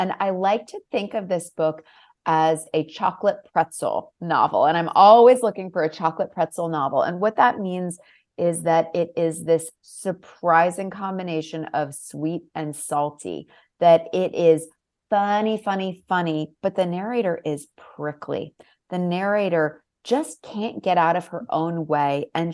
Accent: Ipswich, Massachusetts, United States; I'm going to try and write a novel set in my hometown of Ipswich, Massachusetts, about marriage.

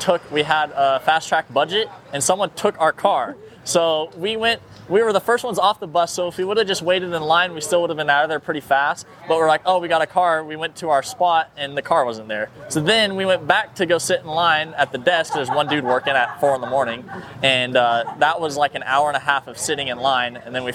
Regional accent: Placerville, California, United States; And even being my hometown, I love favoring Hangtown, but yeah, it was not good this year.

